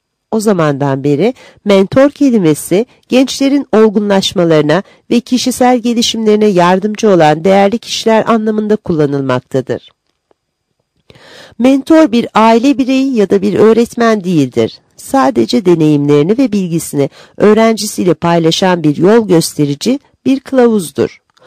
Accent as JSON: {"language": "Turkish", "town": "Tutak", "region": "Ağrı Province", "country": "Turkey", "tie": "born or raised there", "said": "Ben Ağrı Tutak doğumluyum. Doğuda doğdum. Doğuda yetiştim. Bölgeyi, yöreyi bilen bir insanım."}